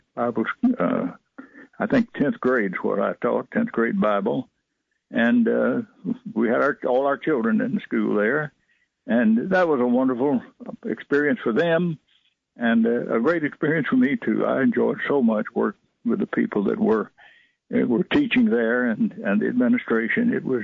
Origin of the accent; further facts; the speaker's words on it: Athens, Alabama, United States; Total, we've been here three times, but Athens is always going to be my hometown. If you ask me where my hometown is, it has to be Athens. And I expect to be buried there, the Lord willing.